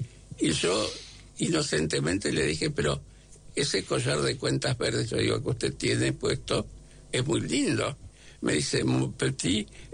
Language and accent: Spanish; Buenos Aires, Argentina; Y yo quiero Buenos Aires, soy evidentemente un porteño. Yo nací en Belgrano